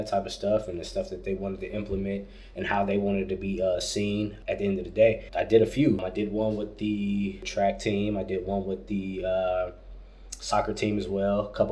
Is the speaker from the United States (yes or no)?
yes; Columbus, Ohio, United States; from Columbus, Ohio, born and raised, Buckeye at heart, you know, in the great state of Ohio.